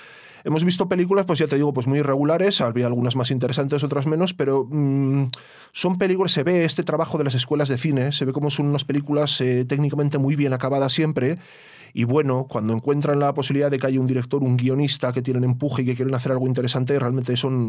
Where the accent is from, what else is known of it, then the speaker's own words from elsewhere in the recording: San Sebastián, Basque Country, Spain; born there; Yo soy nacido en San Sebastián en el año 73